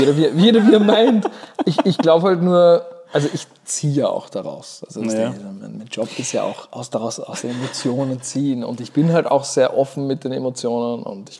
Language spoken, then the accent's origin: German; Innsbruck, Tyrol, Austria; now in Berlin, Germany; Also ich wohne ja in Berlin, aber mein genau. Vater ist jetzt aus Innsbruck, also ich bin in Innsbruck aufgewachsen.